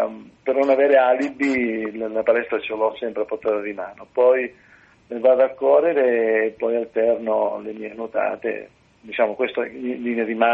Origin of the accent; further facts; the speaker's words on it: Sicily, Italy; Sai, io sono siciliano, molto probabilmente noi tutti quelli che stiamo nelle isole abbiamo sempre voglia di toccare la terraferma